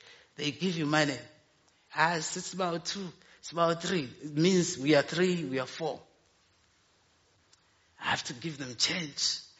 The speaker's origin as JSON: {"language": "English", "country": "Malawi", "second_language": "English", "said": "I'm from Malawi, but my complexion, people say I'm a Zulu."}